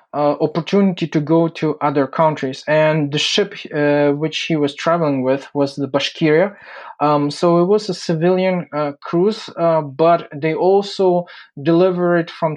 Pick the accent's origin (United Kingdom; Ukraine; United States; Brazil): Ukraine; Mohyliv-Podilskyi, Vinnytsia Oblast; born there; English is a second language; I was born on February 26, 1984, in Ukraine, or former Soviet Ukraine, say it like that, in the city of Mogilev-Podolsky, which is in the Vinnytsia region. It's more to the west.